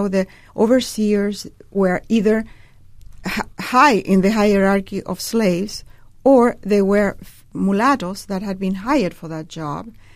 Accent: Chile; I come from Chile, where we did not have plantations

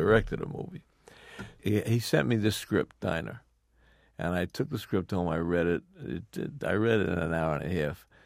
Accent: Bronx, New York, United States; also born or lived in Brooklyn; the people he grew up with, are the same people that I grew up with in the Bronx and in Brooklyn.

